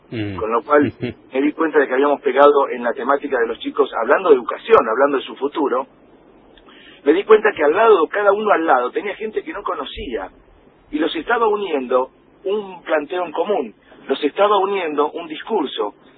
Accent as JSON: {"language": "Spanish", "town": "La Plata", "region": "Buenos Aires Province", "country": "Argentina", "said": "yo que soy de La Plata originario"}